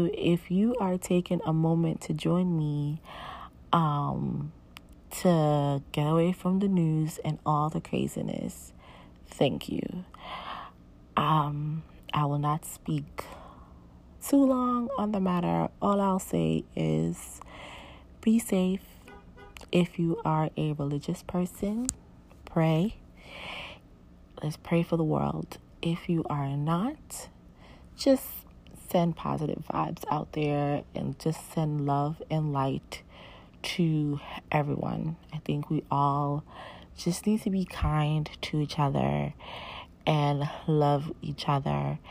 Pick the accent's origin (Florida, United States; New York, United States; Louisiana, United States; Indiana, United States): New York, United States; Well, I'm a New Yorker, so it wasn't crazy chilly how some Floridians act